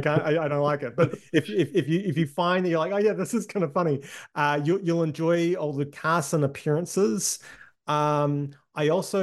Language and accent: English; New Zealand; I grew up in New Zealand.